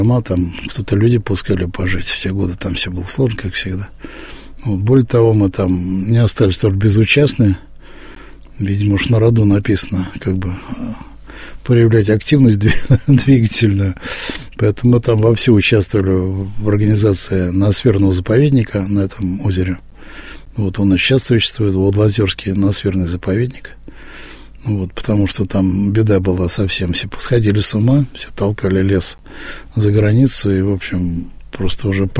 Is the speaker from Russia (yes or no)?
yes; Moscow, Russia; мы, москвичи, такие бары.